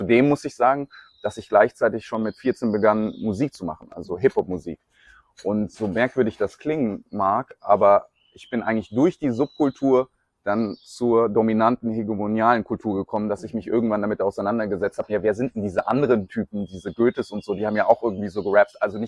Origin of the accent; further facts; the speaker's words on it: Munich, Bavaria, Germany; ich bin in München groß geworden, habe sehr viel Zeit verbracht in München, bin immer wieder auch mal nach Indien geflogen, habe dort Zeit verbracht, aber nicht besonders viel. Und es gab auch einen Zeitabschnitt zwischen 8 und 20, in dem ich gar nicht in Indien war.